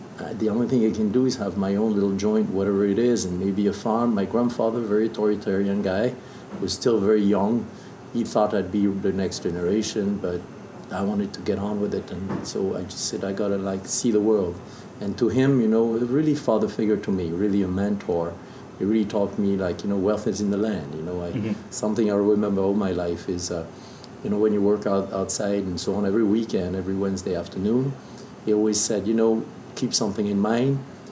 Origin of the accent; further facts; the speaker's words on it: Bourgogne-Franche-Comté, France; English is a second language; I grew up there in South Burgundy, went to school there